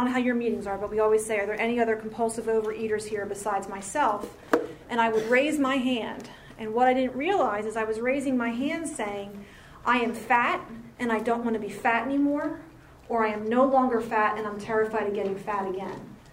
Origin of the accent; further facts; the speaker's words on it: Mount Holly, New Jersey, United States; And like Bonnie said, I am from South Jersey, out in the Mount Holly area.